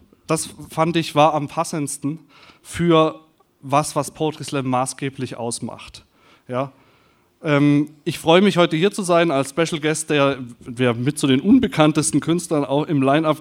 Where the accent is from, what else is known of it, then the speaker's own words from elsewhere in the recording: Stuttgart, Baden-Württemberg, Germany; Aber ich komme wie immer aus Stuttgart. Ich kam die ganze Zeit aus Stuttgart.